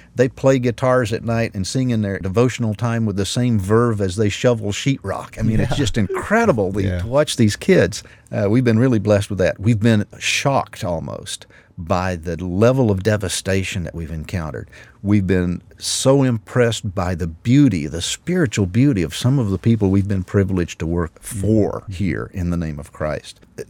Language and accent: English; Tennessee, United States; I was raised in Middle Tennessee.